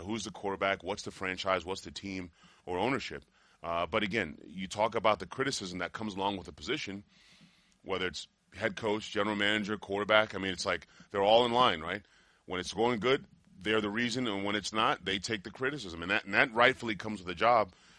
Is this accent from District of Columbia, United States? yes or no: yes; Washington, District of Columbia, United States; I grew up in Washington, D.C. as a Redskins fan since we're on the NFC East here.